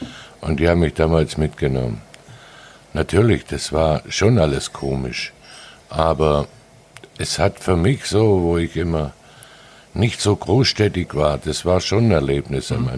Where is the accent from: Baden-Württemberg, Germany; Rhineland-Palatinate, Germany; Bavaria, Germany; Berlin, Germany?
Baden-Württemberg, Germany; now in Sylt, Germany; Ich bin Schwabe.